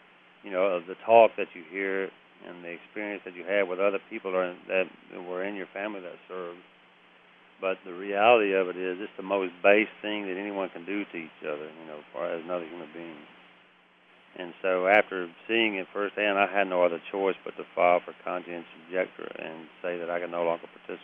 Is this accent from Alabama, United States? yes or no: yes; Alabama, United States; also born or lived in Tennessee; I was born in Alabama, and I was raised in Tennessee, and my family has a history that dates back to the American Revolution of military service to this country.